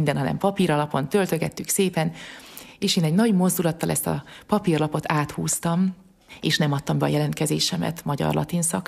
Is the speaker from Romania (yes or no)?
no; Megyaszó, Borsod-Abaúj-Zemplén, Hungary; Én Megyaszón nőttem fel, a szülőfalum Megyaszó, és a családi házunk a parókia szomszédságában volt